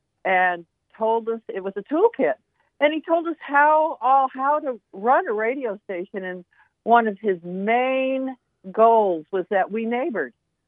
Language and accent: English; Dallas, Texas, United States; also born or lived in Berkeley / Oakland / Telluride; now in Laguna, United States; I'm from Dallas, Texas, and I lived in the Bay Area for a long time, in Berkeley, Oakland, the East Bay Area, and Telluride. But from the Bay Area, we moved here, my family.